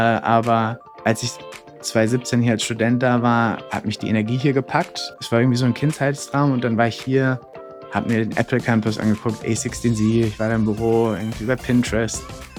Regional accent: Bochum, North Rhine-Westphalia, Germany; Ich komme tatsächlich aus dem Pott, aus Bochum.

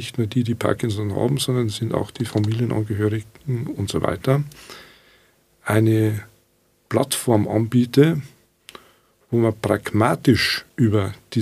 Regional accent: Munich, Bavaria, Germany; ich komme aus München

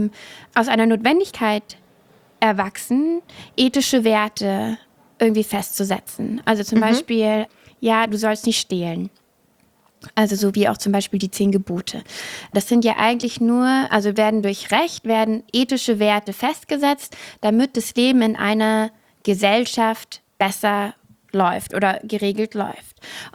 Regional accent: Southern Germany, Germany; Ich komme aber aus Süddeutschland, also ich bin nicht am Meer aufgewachsen. Ich bin an einem See aufgewachsen

